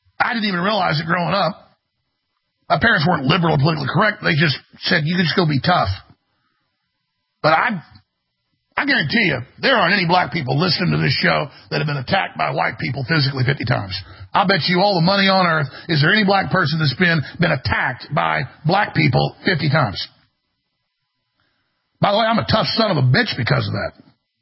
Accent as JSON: {"language": "English", "town": "Dallas", "region": "Texas", "country": "United States", "tie": "born or raised there", "said": "I grew up in Dallas, Texas. It's half black."}